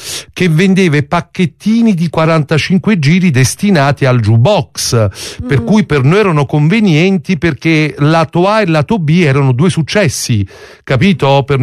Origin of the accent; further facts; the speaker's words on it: Naples, Campania, Italy; noi siamo napoletani